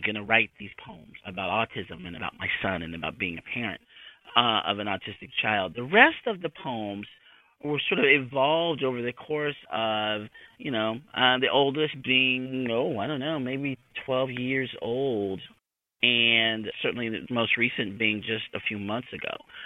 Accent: Enid, Oklahoma, United States; my growing up in Enid and the social, cultural, political dynamics of growing up in Enid in the 60s and 70s and 80s.

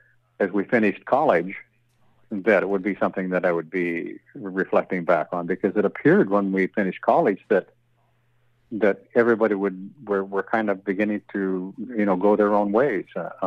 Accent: Montana, United States; it was a unique moment that had to do with growing up in Montana and going to the University of Montana.

